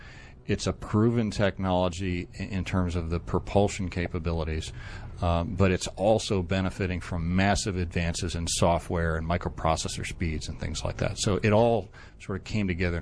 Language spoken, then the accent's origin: English; Vestal, New York, United States; I'm originally from Vestal, New York, up near Binghamton.